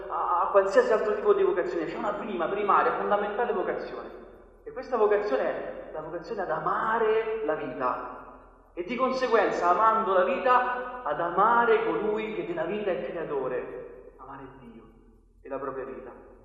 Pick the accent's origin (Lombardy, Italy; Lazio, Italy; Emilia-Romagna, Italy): Lazio, Italy; Rome; io sono di Roma